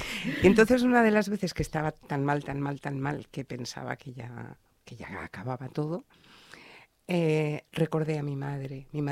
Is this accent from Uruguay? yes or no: no; Barcelona, Catalonia, Spain; born there; Sí, yo nací en Barcelona.